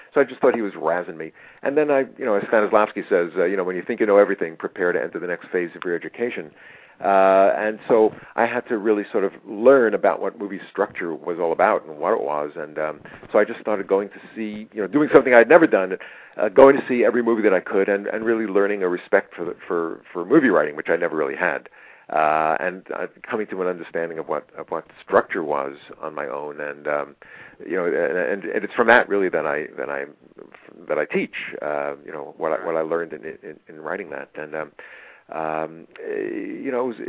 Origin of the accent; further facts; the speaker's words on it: New York, United States; I grew up in New York, and my first love was theater, really.